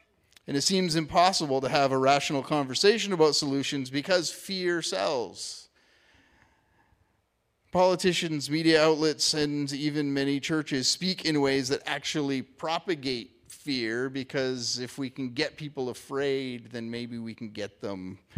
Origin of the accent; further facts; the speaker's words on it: United States; And I acknowledge this as American.